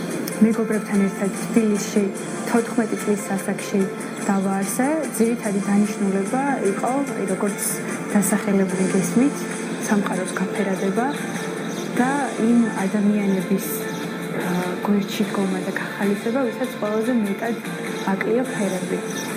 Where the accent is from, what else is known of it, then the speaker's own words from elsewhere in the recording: Tbilisi, Georgia; ფილიში დავიბადე და გავიზარდე. ყოველთვის გრძნობდი თავს ქართული სოციუმის და ქართული რეალობის ნაწილად. მე ვარ ქართველი ებრაელი.